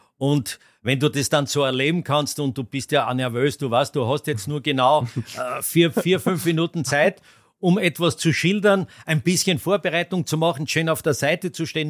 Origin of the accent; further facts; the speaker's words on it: Austria; wir als Österreicher haben einfach die Verpflichtung, Skierfolge zu machen.